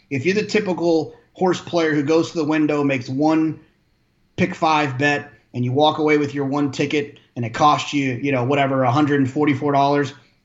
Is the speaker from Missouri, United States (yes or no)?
no; Texas, United States; I grew up in Texas